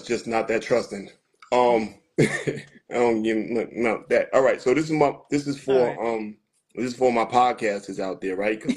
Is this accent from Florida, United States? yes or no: no; New York, United States; Sorry, I was being a New Yorker.